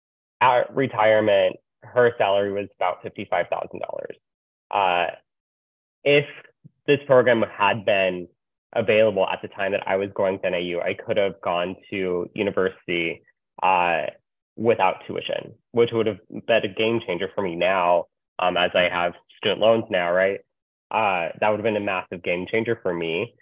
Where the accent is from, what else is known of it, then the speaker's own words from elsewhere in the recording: Tucson, Arizona, United States; So I grew up in Tucson and I love Tucson.